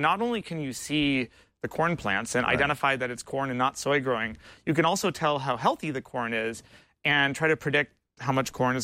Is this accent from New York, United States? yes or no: yes; Buffalo, New York, United States; I grew up in Buffalo, then came to Stanford and studied philosophy